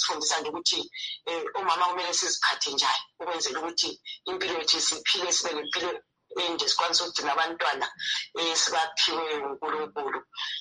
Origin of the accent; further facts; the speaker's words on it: Bulawayo, Zimbabwe; I am from Blawayo